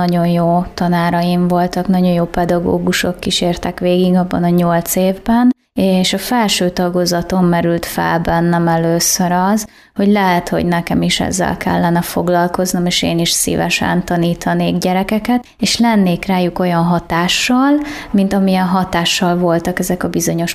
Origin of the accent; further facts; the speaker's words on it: Érsekcsanád, Bács-Kiskun, Hungary; now in Kiskunhalas, Hungary; Baja mellől egy kis településről származom, Érsekcsanádról, és egy 2 évvel ezelőtt a férjem munkája miatt költöztünk ebbe a városba, Kiskunhalasra.